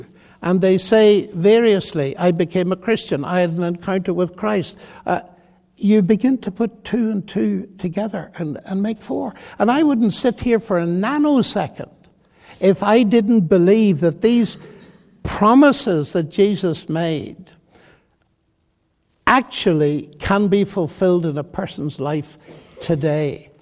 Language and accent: English; Ireland; and I'm Irish.